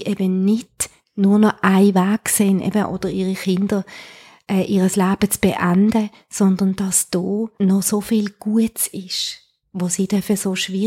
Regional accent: Switzerland; als Schweizer Frau

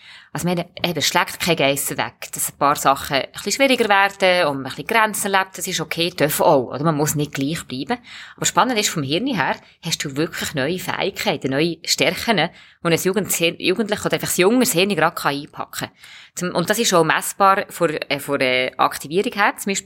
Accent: Switzerland

